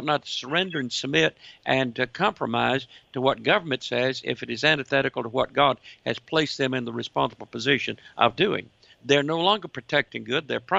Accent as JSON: {"language": "English", "country": "United States", "said": "And I am fearful of where we're going as an American."}